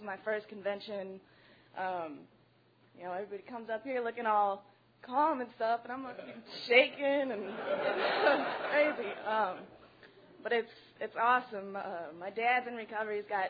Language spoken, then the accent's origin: English; St. Louis, Missouri, United States; I'm an alcoholic. I'm from St. Louis, Missouri.